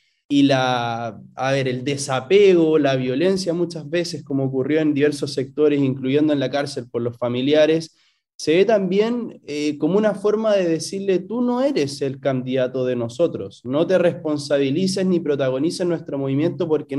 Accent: Chile; Pero también como chilenos tenemos que saber dónde se sitúa la anarquía.

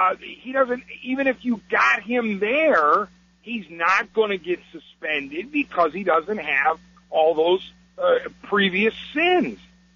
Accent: Cleveland, Ohio, United States; again, I'm from Cleveland, so people say, oh, you're a homer, you love LeBron.

